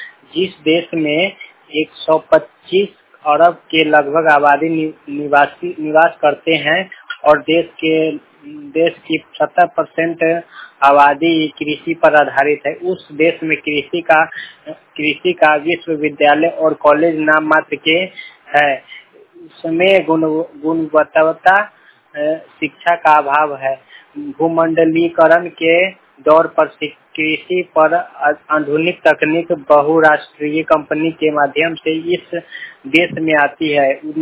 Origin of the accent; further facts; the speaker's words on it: Riga, Bihar, India; और मेरा गांव का नाम है रीगा गोवाना और ग्राम पंचायत है दोस्तों मेरा रीगा द्वितीय।